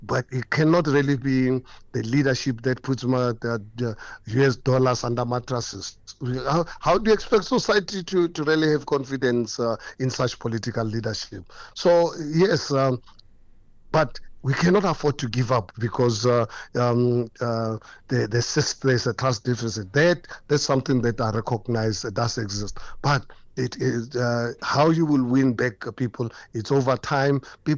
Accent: Hammanskraal, Gauteng, South Africa; I just spent the weekend at a funeral in my hometown in Amanskraal.

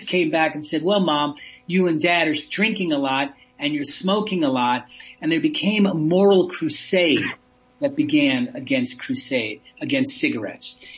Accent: United States; accent: American; now in South Africa; I'm an American accent; you can hear it. I've been in South Africa a long time. I'm a South African citizen now.

